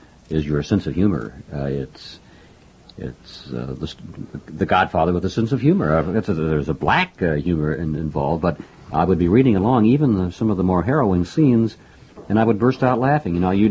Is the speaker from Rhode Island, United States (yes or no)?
no; Houston, Texas, United States; And matter of fact, I grew up in Houston, and so before the days of air conditioning, I might add.